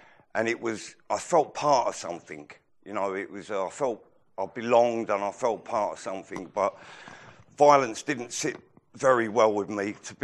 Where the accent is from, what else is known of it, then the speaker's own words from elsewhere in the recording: London, United Kingdom; I'm from East London.